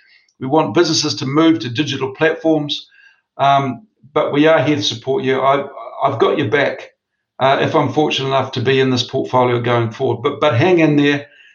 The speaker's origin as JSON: {"language": "English", "country": "New Zealand", "said": "As Kiwis, and certainly as Kiwi males, we are really, really bad at admitting when things aren't going well."}